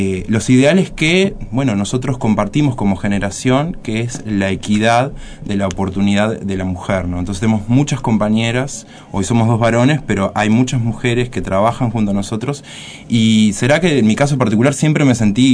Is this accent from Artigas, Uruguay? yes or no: no; Canelones, Uruguay; Yo soy de Canelones.